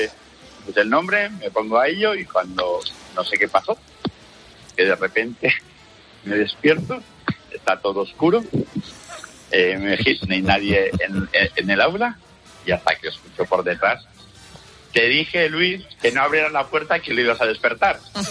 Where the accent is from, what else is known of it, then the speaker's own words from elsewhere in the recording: Cantabria, Spain; also born or lived in Valencia; Yo soy de Cantabria, pero he vivido en Valencia.